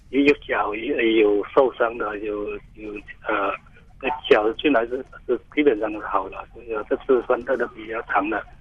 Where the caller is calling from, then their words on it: Fujian, China; 是我是福建的。